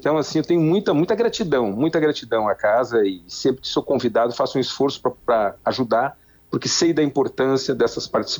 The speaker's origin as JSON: {"language": "Portuguese", "region": "Rio Grande do Sul", "country": "Brazil", "moved": "as an adult", "said": "Quando eu saí do Rio Grande do Sul e fui para Santa Catarina trabalhar na RBS TV em Santa Catarina"}